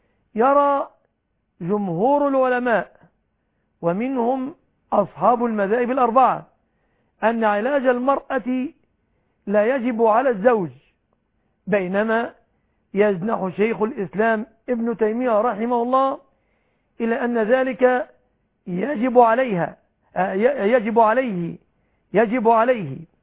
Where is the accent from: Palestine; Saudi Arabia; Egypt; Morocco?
Egypt